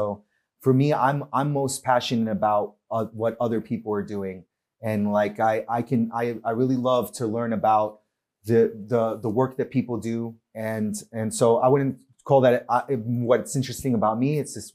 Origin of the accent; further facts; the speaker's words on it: New York, United States; Growing up in New York, I would say that Jewish culture, Jewish people is so part of the fabric of New York society.